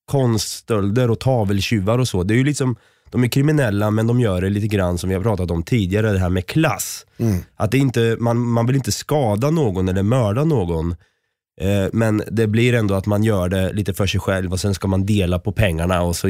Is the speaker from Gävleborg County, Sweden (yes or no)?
no; Norrköping, Östergötland, Sweden; Jag är ju själv från Norrköping